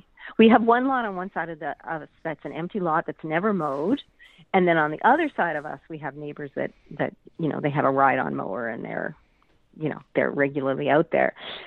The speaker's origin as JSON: {"language": "English", "town": "Calgary", "region": "Alberta", "country": "Canada", "tie": "born or raised there", "said": "when I grew up in Calgary, there was a lot, I suppose, like across Canada"}